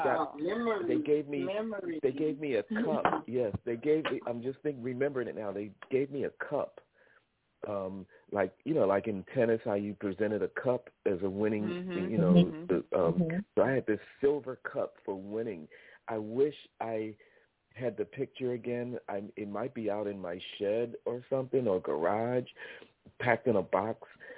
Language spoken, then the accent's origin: English; Bermuda; I grew up in Bermuda for most of my childhood.